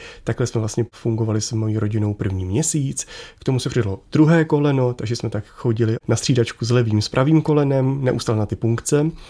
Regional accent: Kolín, Central Bohemian Region, Czechia; jsem byl z Kolína, kde jsem vyrůstal

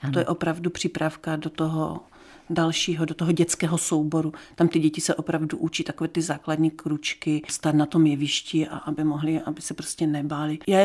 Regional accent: Karviná, Moravian-Silesian Region, Czechia; born there; now in Český Těšín, Czechia; Já jsem se narodila v Karviné ráji, tož jak jinak.

